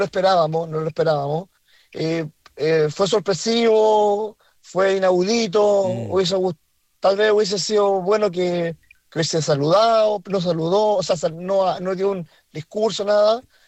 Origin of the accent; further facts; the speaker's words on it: La Pintana, Santiago Metropolitan, Chile; De La Pintana, de la hermosa comuna de La Pintana.